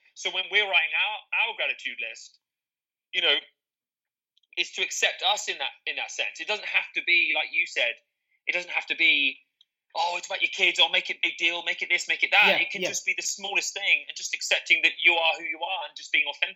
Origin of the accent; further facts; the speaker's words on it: South West England, United Kingdom; I'm from Devon, which is as I'm sure you're aware, is by the sea.